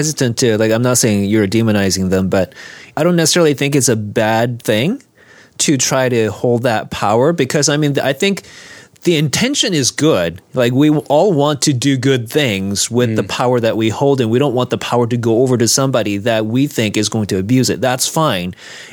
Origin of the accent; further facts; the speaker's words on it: Canada; this is one of the reasons why I really appreciate, as a Canadian, the U.S. Constitution.